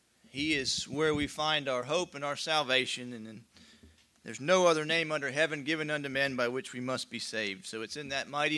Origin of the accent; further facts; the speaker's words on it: Pennsylvania, United States; The church that I grew up in Pennsylvania, had an image of an open book displayed above the pulpit on the wall